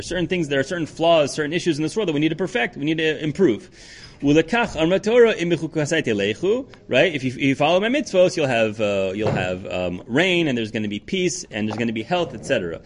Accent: United States; moved away as an adult; now in Israel; growing up in America, and I grew up in America, went to YU, YU Smicha, and then made Aliyah.

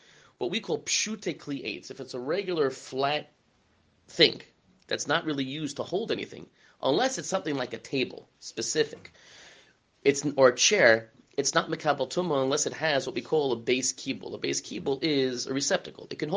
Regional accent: Queens, New York, United States; now in Clifton, United States; I never had this issue growing up in Queens because we didn't have a lot of trees.

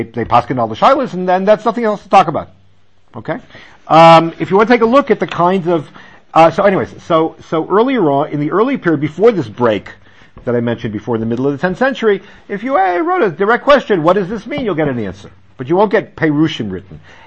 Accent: United States; but I know when I was growing up in the States

